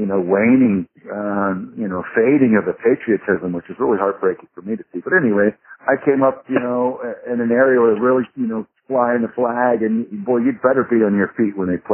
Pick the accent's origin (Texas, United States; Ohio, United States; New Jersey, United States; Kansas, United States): Texas, United States; I grew up in Southern Texas, and I had a rough boyhood, which was typical back there, football, martial arts tournaments.